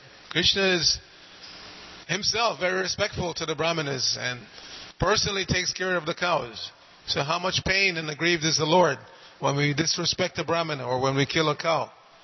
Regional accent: New York, United States; You know, I grew up in New York, and if you look at somebody the wrong way, why are you looking at me like that?

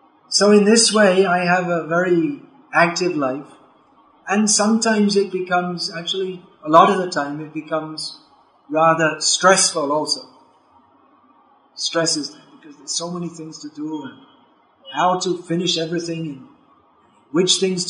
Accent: England, United Kingdom; Usually people in India ask, where am I from? So, well, I'm from England.

